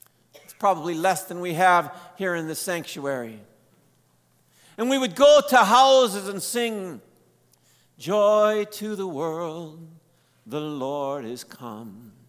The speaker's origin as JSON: {"language": "English", "town": "Trout Creek", "region": "Michigan", "country": "United States", "tie": "born or raised there", "said": "I remember growing up in Trout Creek, Michigan, the Upper Peninsula of Michigan, where it's very normal to get below zero, 20 below, 40 below, 15 feet of snow."}